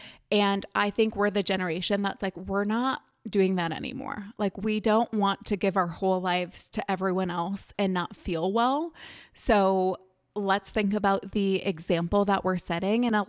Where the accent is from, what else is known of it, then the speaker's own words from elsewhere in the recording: Wisconsin, United States; Okay, I already mentioned I am from Wisconsin. It's starting to get a little nicer here.